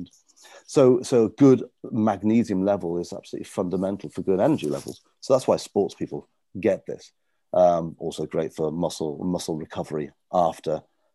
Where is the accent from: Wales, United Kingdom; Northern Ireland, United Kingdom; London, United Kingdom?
Wales, United Kingdom; I'm Welsh originally. I'm from Pembrokeshire.